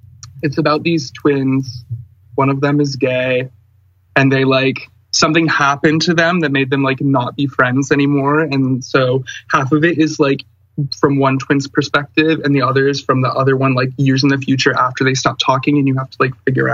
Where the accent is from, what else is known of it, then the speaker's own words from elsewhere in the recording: Lake Orion, Michigan, United States; Yeah, it's by Auburn Hills, close to Detroit.